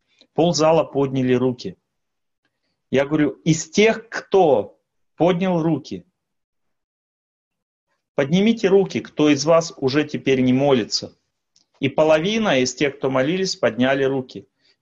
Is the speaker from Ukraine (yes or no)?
no; Russia; я из России